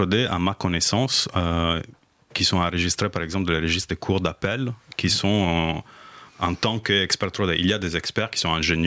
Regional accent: Italy; French is a second language; now in Paris, France; je suis journaliste, je suis italien, mais je vis à Paris depuis longtemps

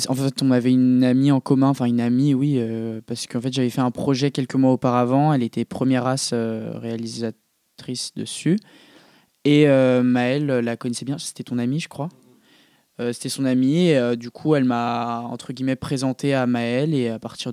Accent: France; accent: French; si j'arrive sur le tournage et que tu vois que je suis nul en anglais et que j'ai un accent français, ça va pas le faire.

